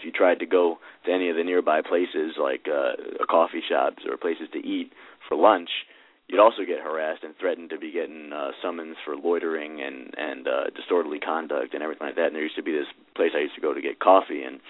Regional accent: Bronx, New York, United States; You know, I grew up in the Bronx.

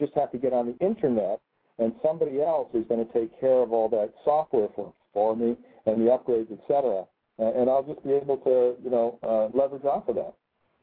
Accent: Connecticut, United States; Okay, my home state.

